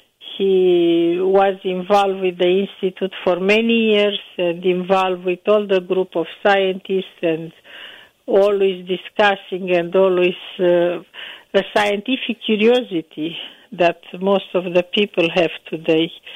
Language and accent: English; Bucharest, Romania; born there; English is a second language; moved away as an adult; I was born in Bucharest, Romania. I did my part of my medical training and school in Romania. I come in this country in 1970